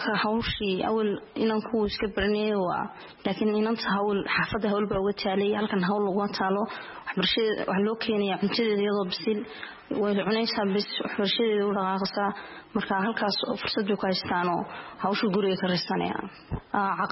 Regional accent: Sarmaayo, Sool, Somalia; Deegaankan ka imid waxaan ka imid deegaanka Sarmaayo

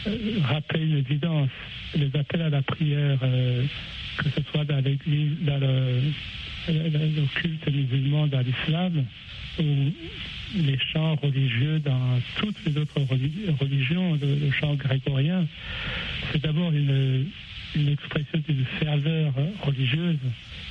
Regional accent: Burundi; born there; je suis athée, mais il faut aussi préciser que je suis né au Burundi

